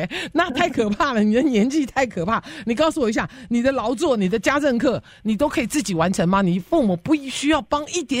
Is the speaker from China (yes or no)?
no; Taiwan; 因为我小时候在台湾念的时候，我的那个年代，或者我们在台湾生长的那个时期